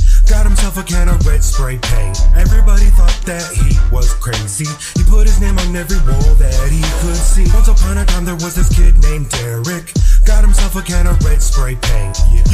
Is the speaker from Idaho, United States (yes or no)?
yes; Nampa, Idaho, United States; Hood influenced, I'm from Nampa.